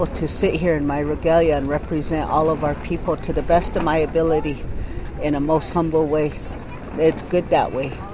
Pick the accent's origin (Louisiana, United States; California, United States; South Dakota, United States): South Dakota, United States; Wounded Knee; now in Reno, United States; Originally, I'm from Wounded Knee, but I live in Reno, Nevada.